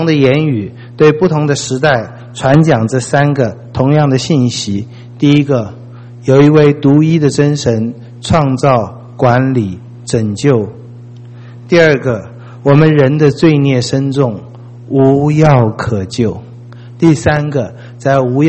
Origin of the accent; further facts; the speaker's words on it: China; 我们中国人说天何言哉